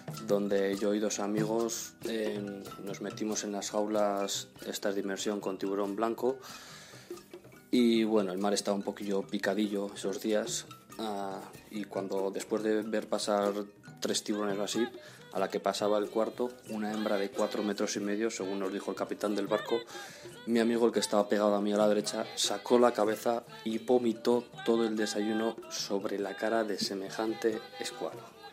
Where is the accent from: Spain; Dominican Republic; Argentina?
Spain; La Rioja; de La Rioja.